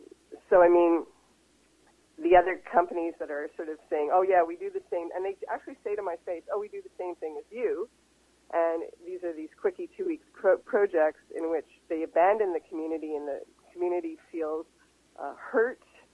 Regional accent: Montreal, Quebec, Canada; moved away as an adult; also born or lived in Toronto; now in Vancouver, Canada; I grew up in Montreal, and I started my professional career there as a kid actor, and then I went to Toronto when I was, I think, about 18 or 19 years old, and I was there for 16 years.

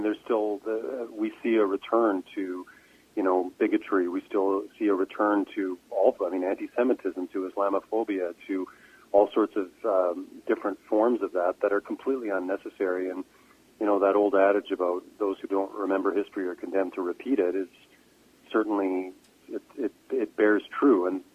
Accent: Edmonton, Alberta, Canada; I grew up in Edmonton in the 80s

